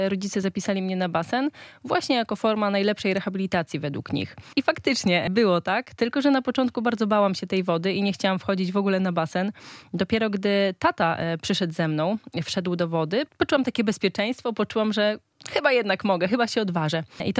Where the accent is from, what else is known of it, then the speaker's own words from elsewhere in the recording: Suchowola, Podlaskie Voivodeship, Poland; Pochodzę z Suchowoli, tam około 3000 mieszkańców.